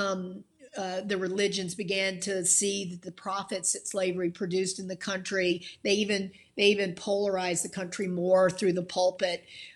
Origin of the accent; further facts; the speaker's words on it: the South, United States; it was very difficult for me to believe growing up in the South that we did not outlaw legal discrimination against African-Americans until 1965